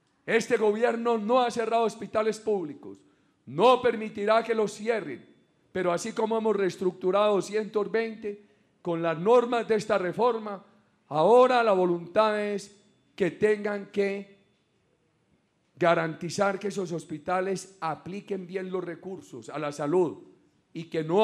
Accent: Antioquia, Colombia; allá donde yo vivo en Río Negro, recibí una delegación del suroeste de Antioquia y hablo de mi tierra chica

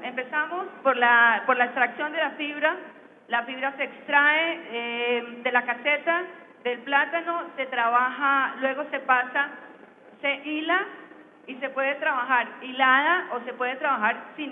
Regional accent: Bogotá, Colombia; Yo soy de Bogotá, pero yo estoy aquí, me gusta aquí porque a la gente le gusta el trabajo acá.

